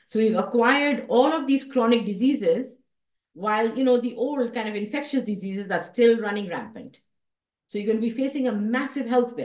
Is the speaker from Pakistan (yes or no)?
yes; Karachi, Sindh, Pakistan; I grew up in Karachi